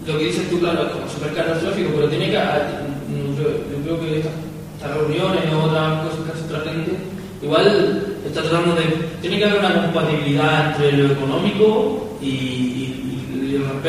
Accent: Chile; now in Europe; yo soy chileno.

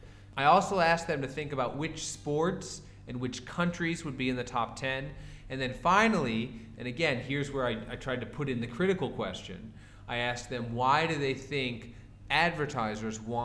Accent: United States; but as an American, you know, I was thinking about why do we pay athletes so much money?

